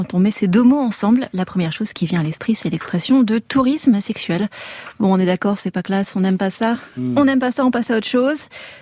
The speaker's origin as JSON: {"language": "French", "country": "France", "moved": "yes", "said": "15 ans hors de France et ça m'est arrivé de subir ces clichés. On m'a déjà expliqué plusieurs fois qu'en tant que Française"}